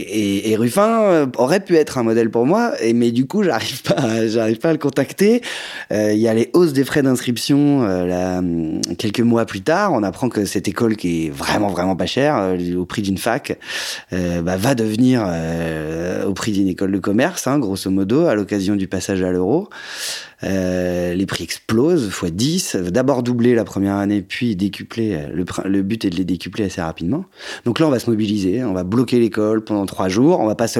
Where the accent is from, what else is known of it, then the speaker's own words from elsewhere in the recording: Lyon, Auvergne-Rhône-Alpes, France; moi, je viens de Lyon, de Sciences Po Lyon.